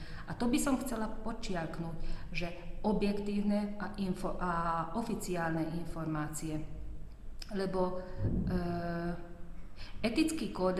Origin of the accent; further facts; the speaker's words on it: Sládkovičovo, Trnava Region, Slovakia; also born or lived in Bratislava; now in Štúrovo, Slovakia; Nie, pochádzam z Bratislavy, ja som sa v Bratislave narodila. A potom som vyrastala, akože základnú školu som navštevovala v Sládkovičove, gymnázium v Galante a tak. Ja som sa do Štúrova prisťahovala, tuším, roku 2004, pred 20 rokmi.